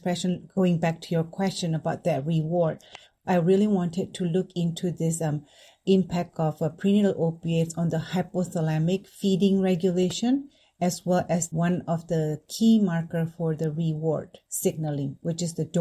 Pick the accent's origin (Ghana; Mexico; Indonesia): Indonesia; English is a second language; now in United States; So I grew up in Indonesia